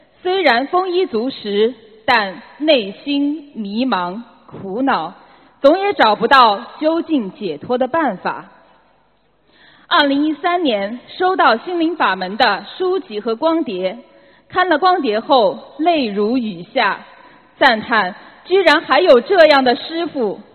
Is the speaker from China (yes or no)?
yes; China; 我来自中国